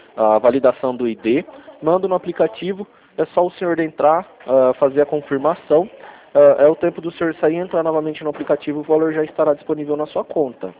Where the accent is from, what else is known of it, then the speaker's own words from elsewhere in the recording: Rio Claro, São Paulo, Brazil; Eu sou daqui de Rio Claro